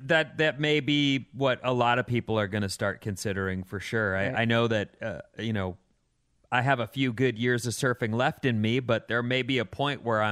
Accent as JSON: {"language": "English", "region": "California", "country": "United States", "said": "I'm from here. This is my home. This is where I want to live. I'm a Californian."}